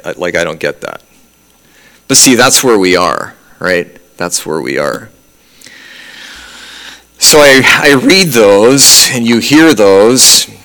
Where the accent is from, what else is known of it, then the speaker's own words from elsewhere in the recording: British Columbia, Canada; Okay, I'm from British Columbia, but stick with me here.